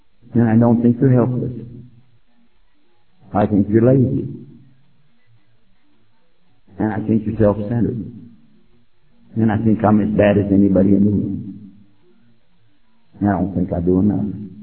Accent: Texas, United States; Let me tell you something. I'm from Texas, okay? And I was born in the night, but I wasn't born last night.

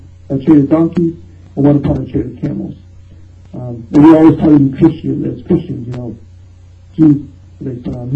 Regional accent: Cottontown, Tennessee, United States; Originally, I'm from Cottontown, Tennessee.

